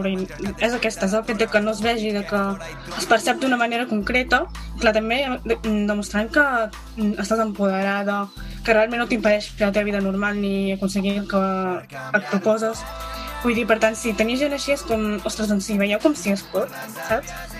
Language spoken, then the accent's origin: Catalan; Catalonia, Spain; també som catalans i catalanes, també, saps? També formem part d'aquest país